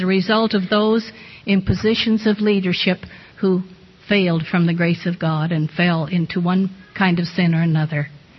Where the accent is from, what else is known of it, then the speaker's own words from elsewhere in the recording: Seattle, Washington, United States; Now, I'm from Seattle. I was born right near there in the West.